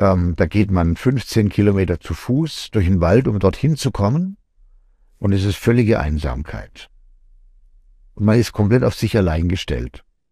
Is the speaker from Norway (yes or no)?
yes; Norway; German is a second language; weil ich eben ein Kind des Nordens bin und weil Norwegen meine Heimat ist